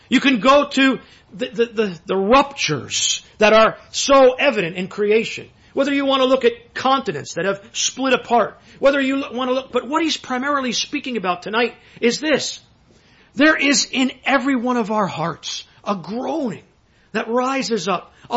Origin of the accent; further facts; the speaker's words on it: Canada; I came from Canada, traveled on a plane to come here to have these meetings